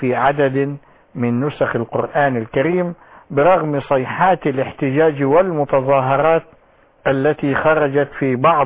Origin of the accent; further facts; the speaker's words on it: Egypt; accent: Egyptian; بلهجتنا العامية المصرية